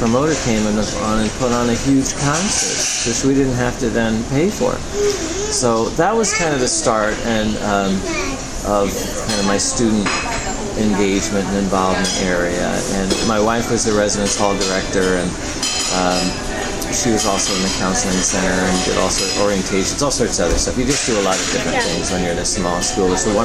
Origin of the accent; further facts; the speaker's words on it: Tennessee, United States; So from Tennessee to Southern Illinois University at Carbondale, where I met my wife.